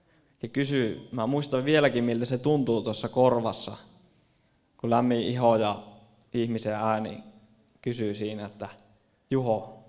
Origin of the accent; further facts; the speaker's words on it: Haapajärvi, North Ostrobothnia, Finland; Mä oon tuolta Haapajärveltä kotoisin, mikä on tuo naapurikunta tuossa.